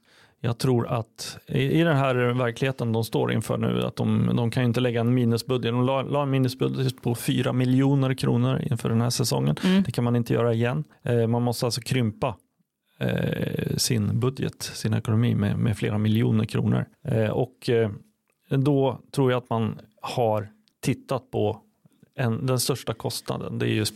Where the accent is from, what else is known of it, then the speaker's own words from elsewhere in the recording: Örebro, Örebro County, Sweden; Det är klart att man som örebroare